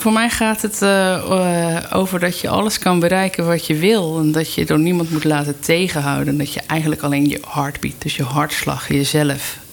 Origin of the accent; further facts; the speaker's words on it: Rotterdam, South Holland, Netherlands; En het leuke is, als Rotterdammer zou het misschien wel aan.